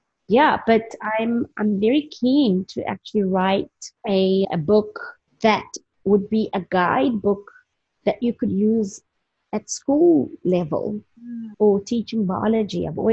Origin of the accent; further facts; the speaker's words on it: South Africa; first language Xhosa; English is a second language; my first language is actually isiXhosa, which is a local language. Got lots of click sounds.